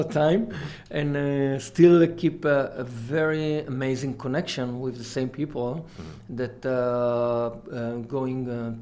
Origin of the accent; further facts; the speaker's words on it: Israel; English is a second language; I born and raised in Israel, mm-hmm. educated in Israel, have been in the Israeli army in one of the elite units for almost 6 years. Then I study engineering in Israel